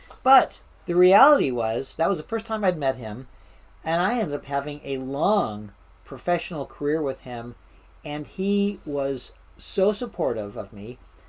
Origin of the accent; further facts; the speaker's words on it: Washington, United States; And I finally quit talking with my accent, and I said, "I'm from Washington State."